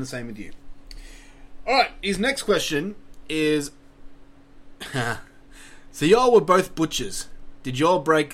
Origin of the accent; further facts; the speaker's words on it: Alabama, United States; I'm just curious what the international community thinks of my home state.